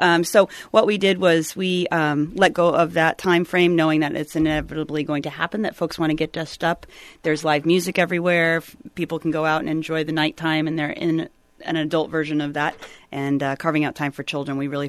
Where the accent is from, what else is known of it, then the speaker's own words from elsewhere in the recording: Keene, New Hampshire, United States; Well, I do have to mention I'm from Keene, New Hampshire, that just is back in the Guinness Book of World Records for the most lit jack-o'-lanterns